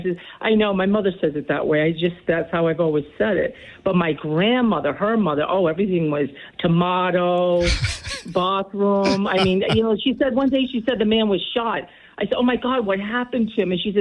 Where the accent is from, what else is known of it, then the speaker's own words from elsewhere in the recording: New Jersey, United States; born there; also born or lived in Connecticut / Illinois / Florida; now in New Bedford, United States; I was born in New Jersey. I've lived about 10 years in Connecticut. I've lived 6 years out west of Chicago. I've lived a little bit in Florida.